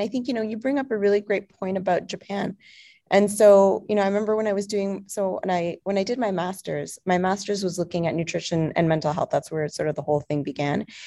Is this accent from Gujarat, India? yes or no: no; Punjab, India; now in Oakville, Canada; I'm from the north. And so Punjab is divided into two. It's part in Pakistan, part in India. So I'm from the India side. And now I'm in this clinic in Oakville